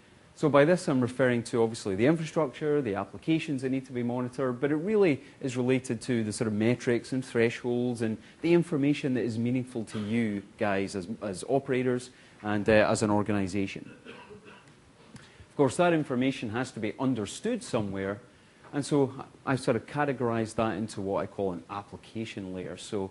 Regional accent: Scotland, United Kingdom; is something that is really important to me as a Scotsman

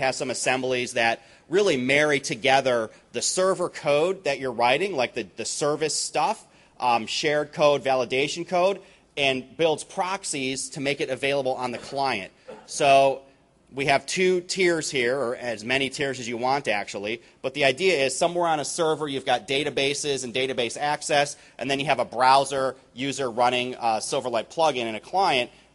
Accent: New Jersey, United States; Locations all over the world. I'm from New Jersey.

